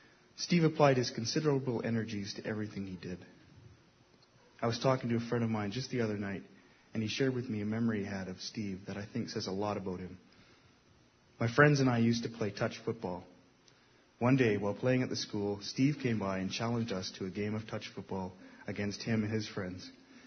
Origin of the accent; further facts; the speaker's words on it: Calgary, Alberta, Canada; Growing up in Calgary, we had a playpen in our backyard.